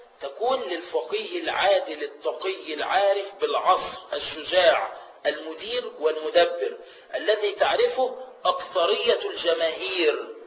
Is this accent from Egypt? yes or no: yes; Egypt; زي عندنا في مصر الدستور متفصل تفصيلا لحسني ولولاده